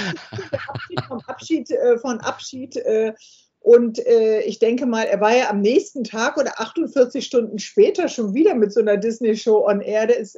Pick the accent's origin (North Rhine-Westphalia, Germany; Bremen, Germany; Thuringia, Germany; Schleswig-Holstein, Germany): Bremen, Germany; Und du weißt, als Bremerin muss ich jetzt...